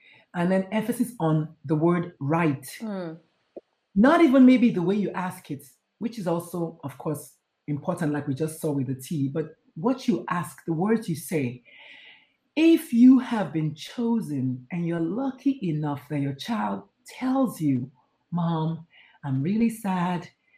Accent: Nigeria; if you're African-American or Nigerian, because I'm Nigerian, I can claim that, right?

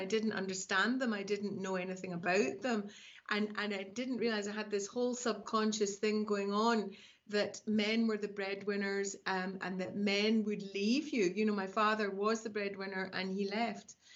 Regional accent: Zimbabwe; born there; I was born in Rhodesia, which is now called Zimbabwe, and my mum and dad were both from Glasgow in Scotland.

